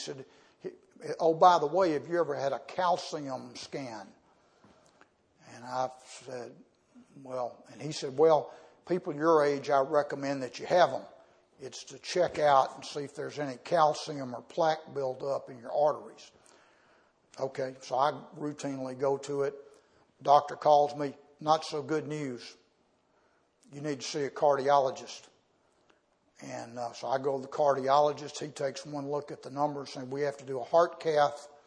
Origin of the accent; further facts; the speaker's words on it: Whitehaven, Tennessee, United States; I grew up in Whitehaven.